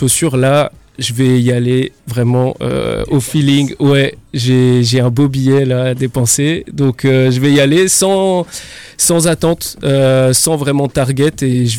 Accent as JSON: {"language": "French", "town": "Mulhouse", "region": "Grand Est", "country": "France", "tie": "born or raised there", "said": "Je suis originaire de Mulhouse, hein, comme"}